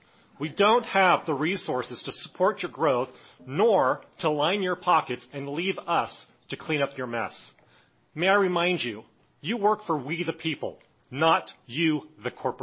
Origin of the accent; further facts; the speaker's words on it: Reno, Nevada, United States; I'm from Reno, Nevada in Washoe County, 115 Ravine Court. I also am a well owner and native to Nevada.